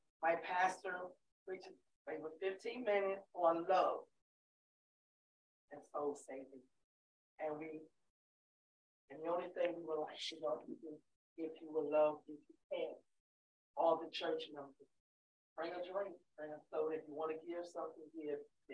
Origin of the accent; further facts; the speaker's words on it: Bertie, North Carolina, United States; I am originally from Bertie. Yeah. I'm one of the real bad girls back in the day.